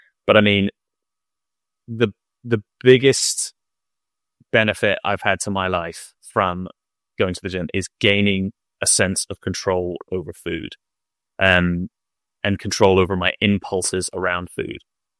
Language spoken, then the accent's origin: English; United Kingdom; What did we do as British people? What did we do for food?